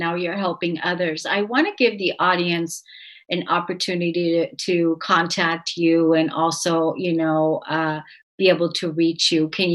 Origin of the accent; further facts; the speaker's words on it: Germany; moved away; I'm from Europe, so I know, I was born and raised in Germany